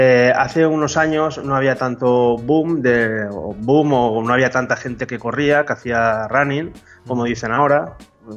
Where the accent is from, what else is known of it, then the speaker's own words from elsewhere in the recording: Massamagrell, Valencian Community, Spain; yo soy de aquí de Massamarell. Massamarell está a 11 kilómetros de Valencia.